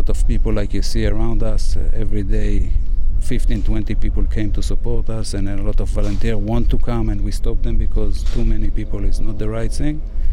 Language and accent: English; Nahalal, Northern District, Israel; I'm from Moshev Nahalal. I usually work out of the country.